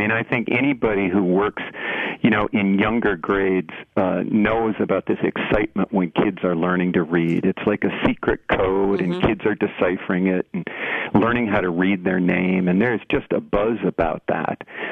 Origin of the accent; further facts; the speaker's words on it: Eau Claire, Wisconsin, United States; I grew up in Eau Claire. I went to high school in Eau Claire.